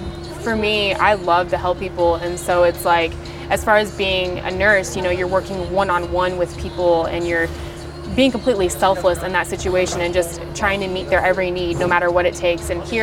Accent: Greencastle, Indiana, United States; I am from Greencastle, Indiana, small town.

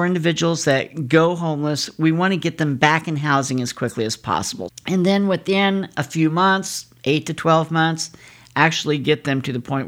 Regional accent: Indianapolis, Indiana, United States; moved away as an adult; now in Muncie, United States; I am originally from Indianapolis. Came up here to Muncie in 2004

